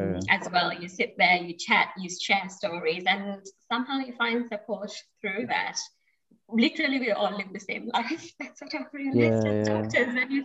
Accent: Oman; also born or lived in Malaysia; But born and brought up in Oman, did my high school. Malaysia first for 2 years to do the pre-clinical part of my uni

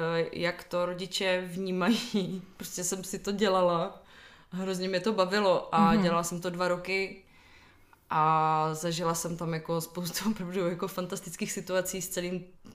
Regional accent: Ostrava, Moravian-Silesian Region, Czechia; když jsem byla v Ostravě ještě, protože pocházím z Ostravy

